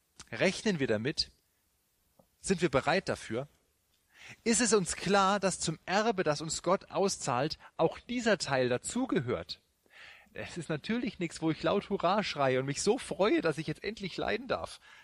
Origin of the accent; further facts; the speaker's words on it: West Germany, Germany; Das war in meiner Freiberger Zeit als Wessi